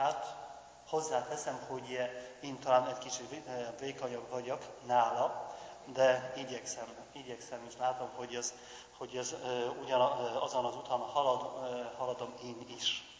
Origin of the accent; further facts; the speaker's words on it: Poland; Hungarian is a second language; moved away as an adult; now in Sződliget, Hungary; lengyel vagyok, már 12. évet töltök itt Magyarországon